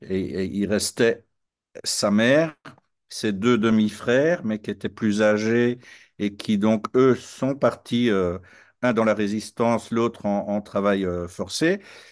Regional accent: Brussels, Brussels-Capital Region, Belgium; je passe en tant que Bruxellois régulièrement devant sa maison natale.

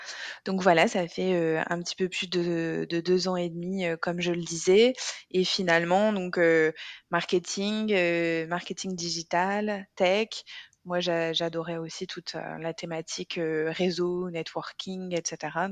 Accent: Lyon, Auvergne-Rhône-Alpes, France; now in Lille, France; Sur la partie perso, moi, j'ai 37 ans, je suis lyonnaise. Ça fait néanmoins plus de 10 ans que je suis en quelque sorte expatriée dans le nord de la France. J'habite près de Lille.

